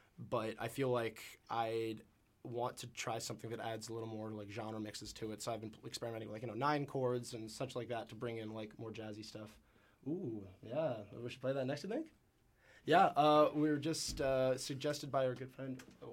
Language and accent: English; Benicia, California, United States; back in Benicia, California, my hometown.